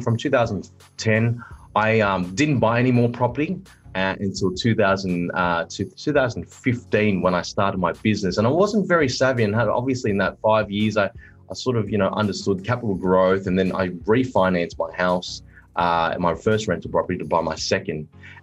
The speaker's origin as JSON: {"language": "English", "town": "Cecil Hills", "region": "New South Wales", "country": "Australia", "tie": "born or raised there", "said": "I grew up in Cecil Hills, which is sort of surrounded by Badgerys Creek, Austral, and that's the reason why I've invested there"}